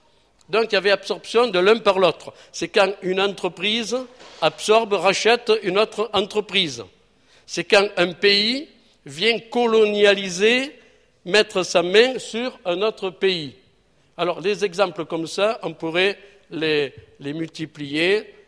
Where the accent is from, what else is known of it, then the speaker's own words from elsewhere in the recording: south of France, France; Ça, je ne sais pas en Alsace, mais chez nous, dans le Midi, c'est souvent.